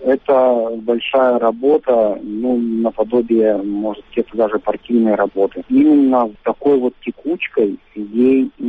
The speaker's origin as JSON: {"language": "Russian", "town": "Vladivostok", "region": "Primorsky Krai", "country": "Russia", "said": "Голосовать нужно за меня не из-за того, что я из Владивостока"}